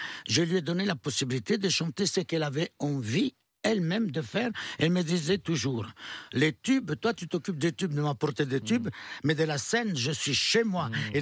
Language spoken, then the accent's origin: French; France; nous sommes d'origine italienne, même si nous sommes français depuis une éternité